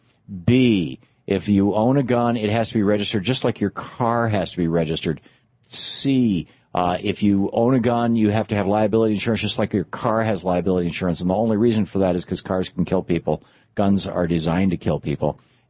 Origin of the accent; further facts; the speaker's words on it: Michigan, United States; I grew up in Michigan.